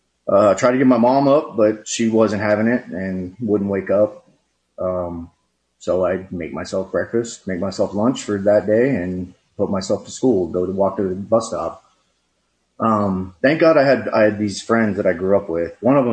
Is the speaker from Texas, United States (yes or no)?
yes; Pflugerville, Texas, United States; It was in Pflugerville. I grew up in Pflugerville, here in Austin.